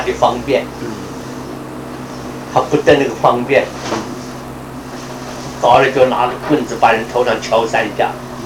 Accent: China; 我们中国人呢，因为我们中国人的方块外字没有这个梵文跟藏文啊这么精致，

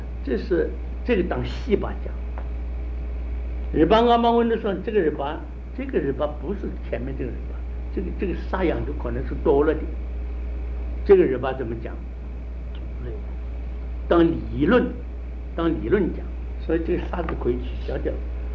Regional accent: China; 这个地方我们中国人喜欢讲灵明

